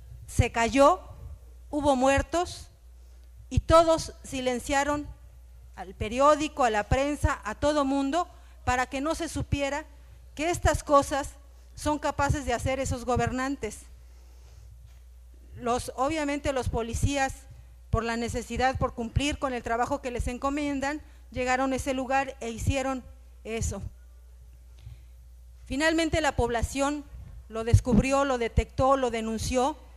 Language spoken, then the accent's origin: Spanish; Mexico; nosotros como mexicanos conocemos